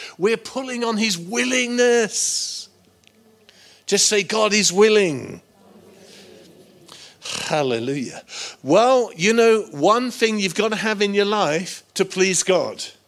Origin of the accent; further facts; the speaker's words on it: High Wycombe, South East England, United Kingdom; I grew up in High Wycombe. And we had a sort of West Country, actually, in Buckinghamshire. Not quite like Berkshire, but it was Buckinghamshire. And we had an accent like that.